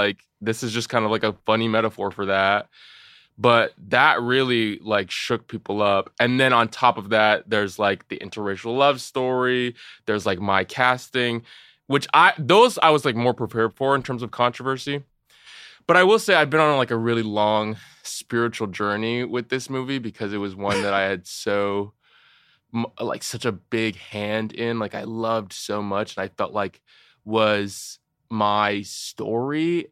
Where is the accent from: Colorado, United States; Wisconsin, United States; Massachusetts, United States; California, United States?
California, United States; I grew up in a very white environment. Like, I compromised myself in so many different ways. I grew up in Orange County, California.